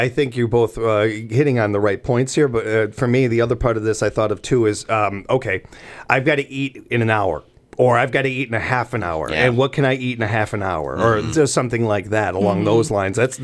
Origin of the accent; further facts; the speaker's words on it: United States; This is the weird crux of being an American and the stereotypes that we have throughout the rest of the world in some ways.